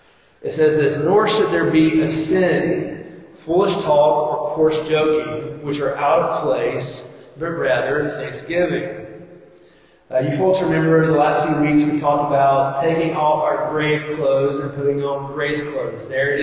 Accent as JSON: {"language": "English", "region": "the South", "country": "United States", "said": "I know I'm from the South, from the backwoods, and I just don't know how hard life can be"}